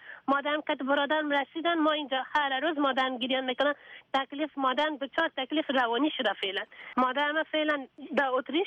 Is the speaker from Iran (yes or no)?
no; Afghanistan; از افغانستان برامدیم آمدیم.